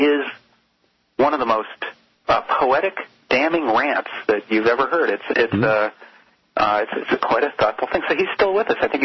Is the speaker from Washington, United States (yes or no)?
no; Detroit, Michigan, United States; Yeah, I mean, I grew up in Detroit. One of my first jobs was as a UAW worker